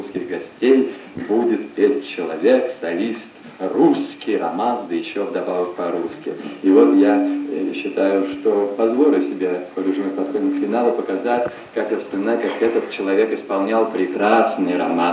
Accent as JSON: {"language": "Russian", "country": "Russia", "said": "Мы там узнали, что мы из России."}